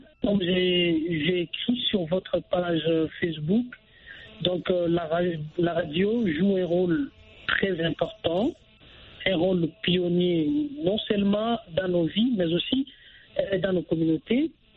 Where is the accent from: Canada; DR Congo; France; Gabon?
DR Congo; comme ici chez nous, en RDC